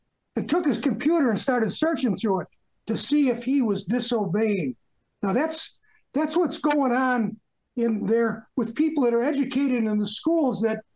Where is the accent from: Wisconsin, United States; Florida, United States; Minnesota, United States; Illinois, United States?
Illinois, United States; I love Utah. Even though I'm from Illinois, I mean, I love Utah a lot.